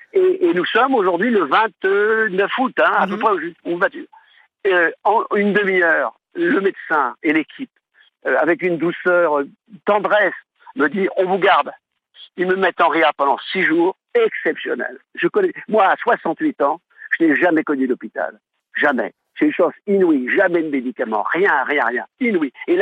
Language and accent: French; Paris, Île-de-France, France; Je suis parisien, intramuros. Et je suis dans une région qui s'appelle le Gard.